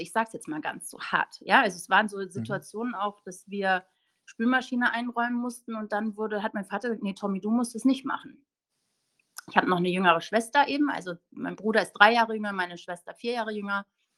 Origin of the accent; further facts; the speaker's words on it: Hamburg, Germany; born there; 1975 geboren. Ich bin die älteste von 3 Kindern. Meine Eltern sind Österreicher, Grazer. Und ich bin in Hamburg aber geboren.